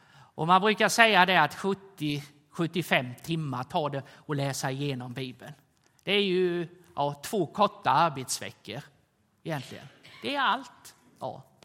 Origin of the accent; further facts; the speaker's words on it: Jönköping, Jönköping County, Sweden; jag var i Stora missionshuset i Jönköping. I församlingen där jag växte upp och fanns.